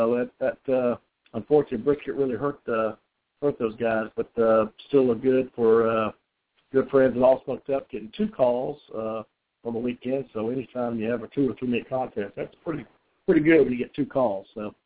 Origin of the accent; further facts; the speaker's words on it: Aiken, South Carolina, United States; I mean, it's my hometown here, but it is a nice setting down there.